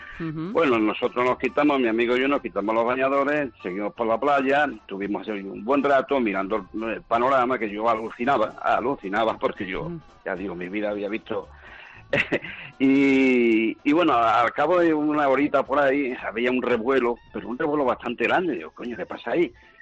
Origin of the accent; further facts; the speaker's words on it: Pruna, Andalusia, Spain; Ya ves, yo soy de Pruna, y hay un señor ahí que es de Morón.